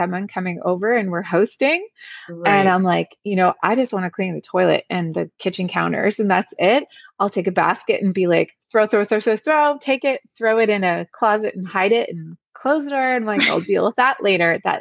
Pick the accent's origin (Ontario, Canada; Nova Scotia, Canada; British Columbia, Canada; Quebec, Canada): Nova Scotia, Canada; Halifax; So I'm from Halifax, Nova Scotia